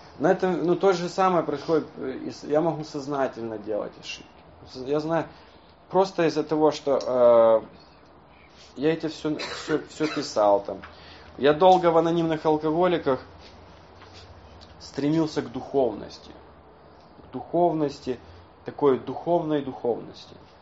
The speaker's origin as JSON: {"language": "Russian", "region": "Kyiv", "country": "Ukraine", "said": "Она из Киева, я из Киева"}